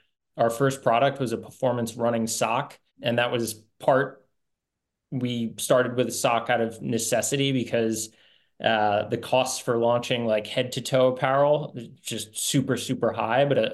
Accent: New Jersey, United States; We grew up in New Jersey, kind of in the skateboarding and surfing scene.

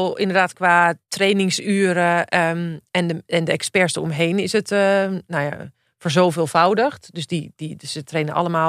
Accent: Netherlands; En ik denk ook echt waar wij als Nederlander ook wel voorop lopen.

